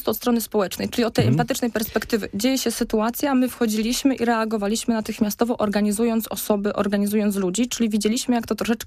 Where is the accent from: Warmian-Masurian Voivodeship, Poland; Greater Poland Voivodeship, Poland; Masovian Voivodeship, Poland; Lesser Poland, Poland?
Greater Poland Voivodeship, Poland; Gostyń; also born or lived in Kurzewo; Ja jestem z Gostynia, można powiedzieć. Urodziłam się w Gostyniu, przez 13 lat tam mieszkałam, ale zaraz później przeprowadziliśmy się z rodziną właśnie do podpoznańskiej akurat wioski, można powiedzieć, z Kurzewa.